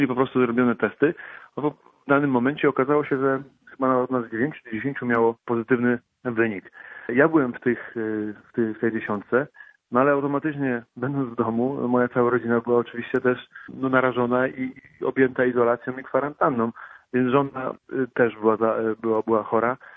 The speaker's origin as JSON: {"language": "Polish", "town": "Gdańsk", "region": "Pomeranian Voivodeship", "country": "Poland", "tie": "born or raised there", "also_born_or_lived": "Gdynia", "said": "że to był w sumie przypadek, że się urodziłem w Gdyni, no bo całe życie mieszkałem i mieszkam w Gdańsku"}